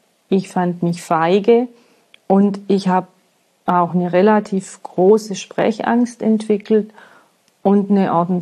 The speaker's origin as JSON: {"language": "German", "region": "Bavaria", "country": "Germany", "tie": "born there", "lives_now": "Berlin, Germany", "said": "Ich bin im Allgäu geboren und lebe und arbeite seit einigen Jahren in Berlin."}